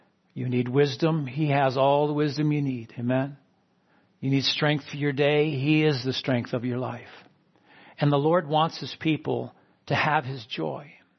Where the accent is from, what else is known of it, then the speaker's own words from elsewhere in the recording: New England, United States; I'm from New England, so I know all about snow, and that's why I like the Northwest